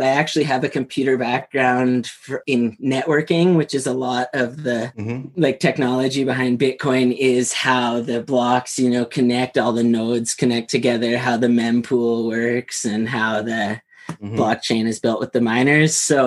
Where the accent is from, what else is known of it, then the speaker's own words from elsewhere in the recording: Red Deer, Alberta, Canada; born there; also born or lived in Vancouver / Niagara Falls; now in Calgary, Canada; I was born in Red Deer, Alberta, between Calgary and Edmonton. I'm currently in Calgary right now. Okay. And I spent some time in Vancouver as well. So I'm a West Coast guy, but I also lived in Niagara Falls.